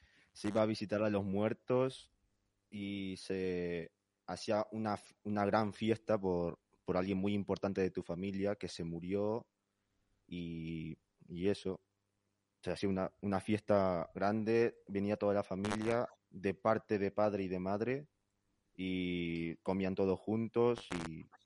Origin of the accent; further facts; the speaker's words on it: Callao, Peru; born there; Catalan is a second language; Jo vaig néixer a Callao. A veure, és una ciutat com Lleida, bàsicament, o més gran, o Barcelona, potser. Lo que tinc clar és que és una ciutat molt perillosa.